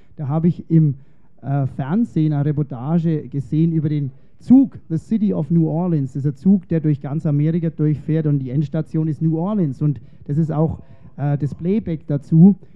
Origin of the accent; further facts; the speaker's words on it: Bischofsgrün, Bavaria, Germany; born there; Aber ich bin noch in Bischofsgrün geboren.